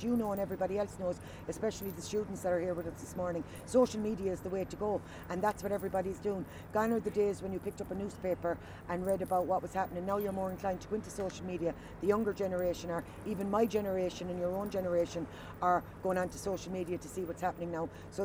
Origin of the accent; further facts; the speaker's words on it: Youghal, Munster, Ireland; I come from Youghal and I'm born and bred in Youghal and I love Youghal.